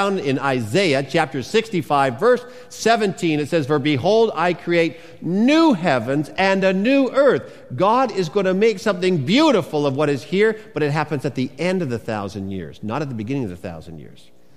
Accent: Washington, United States; I grew up outside of Vancouver, as you know, and the whole West Coast.

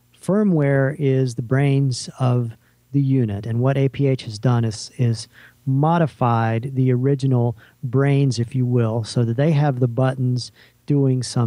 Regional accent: Texas, United States; As I said … from Texas, and I have a co-host with me

